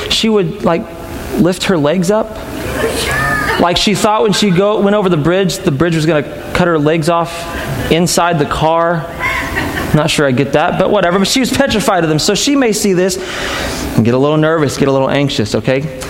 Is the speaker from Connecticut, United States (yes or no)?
no; Illinois, United States; We're from Illinois, so we never went.